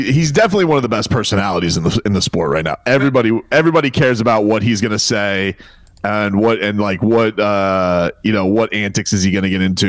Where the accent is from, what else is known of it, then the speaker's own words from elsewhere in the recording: Liverpool, North West England, United Kingdom; I'm a Scouser.